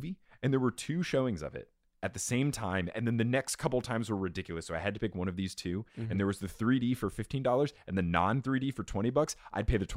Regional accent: Manhattan, New York, United States; Because I'm a Manhattan

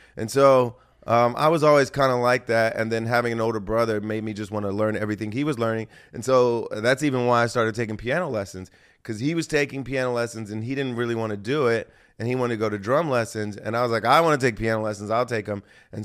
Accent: Springfield, Ohio, United States; I'm from Springfield, Ohio.

